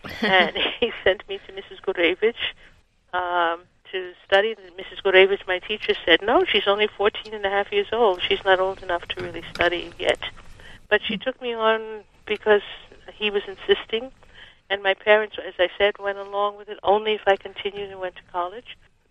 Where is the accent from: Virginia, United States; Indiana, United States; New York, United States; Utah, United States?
New York, United States; Harlem; I grew up in Harlem first on 111th Street and then up 154th, both on St. Nicholas Avenue.